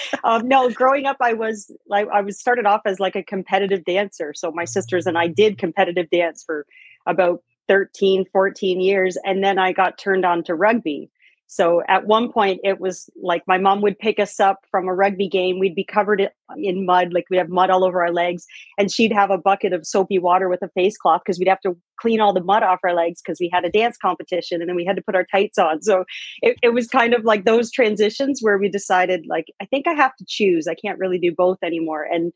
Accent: Brantford, Ontario, Canada; I grew up in Brantford, Ontario. I'm a Mohawk of the Akwesasne. And I went to university at University of Western Ontario

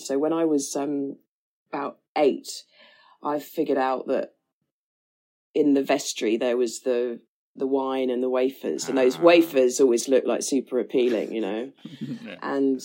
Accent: London, United Kingdom; I grew up in Notting Hill because my dad was a vicar and his parish at the time when I was born was in Notting Hill, Notting Hill Gate. So that's where we were when I was born.

